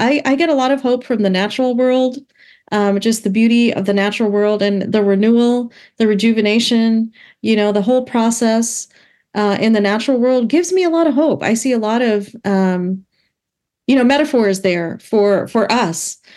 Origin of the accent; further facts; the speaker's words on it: Alabama, United States; because I grew up in Alabama